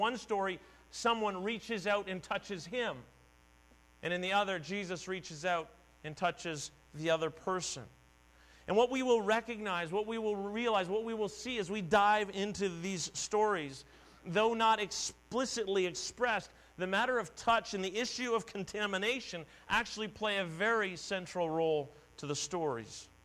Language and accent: English; Ontario, Canada; I grew up in Southern Ontario.